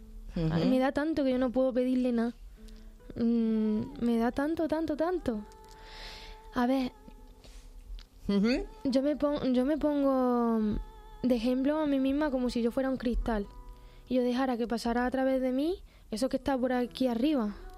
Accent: Andalusia, Spain; la música clásica de mi tierra, que es el flamenco, y el blues, el soul. Escuchaba el alma que hay detrás, la capacidad de contar sus penas, como en Andalucía también tenemos.

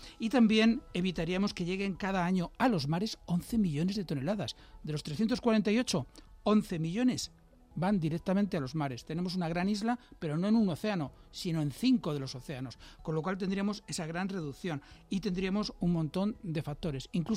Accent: Valladolid, Castile and León, Spain; now in Madrid, Spain; Yo soy de Valladolid y cuando venía mi familia, claro, entonces el agua en Valladolid abrías el grifo

